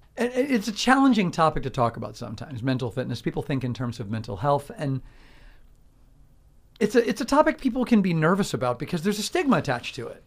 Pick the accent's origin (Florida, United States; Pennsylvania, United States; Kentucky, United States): Florida, United States; Palm Beach Gardens; I remember when I was a kid, I grew up in Palm Beach Gardens and North Palm, and kids that were in my class who lived in Jupiter, I remember thinking, how do you get here on time?